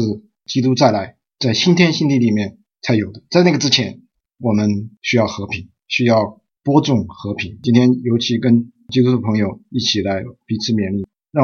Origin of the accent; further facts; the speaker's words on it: China; 我们中国人都不愿意被歧视